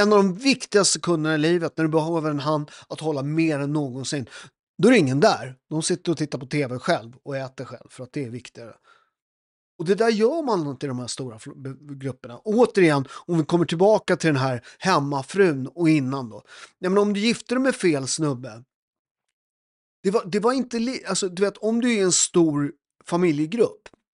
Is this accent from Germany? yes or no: no; Italy; now in Sweden; Jag är ju lite svensk ibland. Och så är lite, det är ju det perfekta med att vara tvåkulturell. När det är bra att vara svensk, då är jag svensk. När det är dåligt att vara svensk, då är jag italienare.